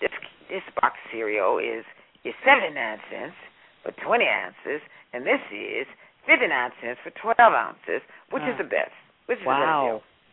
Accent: Compton, California, United States; actually migrated to Compton, California, and I was actually born at Los Angeles County Hospital, and I was raised in Compton

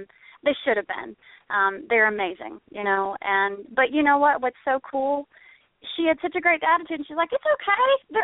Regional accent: Texas, United States; big lifetime achievement, musical and horsemanship achievement for me with my baby girl, because I'm from Texas.

